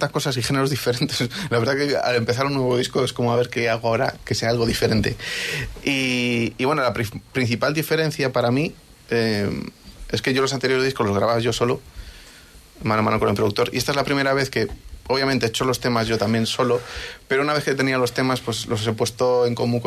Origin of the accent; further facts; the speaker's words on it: Galicia, Spain; accent: Celtic; also born or lived in Basque Country; yo nací en el País Vasco, me crié en Galicia, entonces tengo, aparte de que en el habla, pues un acento celta, pues también a la hora de tocar, quieras o no, pues tienes también ese deje, ¿no?